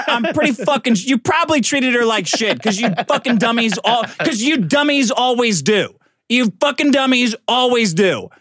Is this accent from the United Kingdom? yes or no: yes; United Kingdom; born there; I'm British, British-born Chinese.